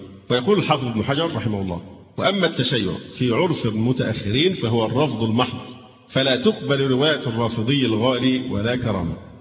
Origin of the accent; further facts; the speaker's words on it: Egypt; فالهجرة دلوقتي صعب عندنا في مصر، الهجرة لأي بلد تانية صعبة.